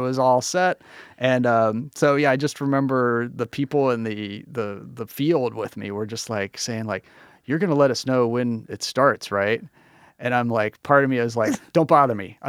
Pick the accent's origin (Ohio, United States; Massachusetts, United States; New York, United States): Ohio, United States; I'm from Ohio. We got roller coasters everywhere.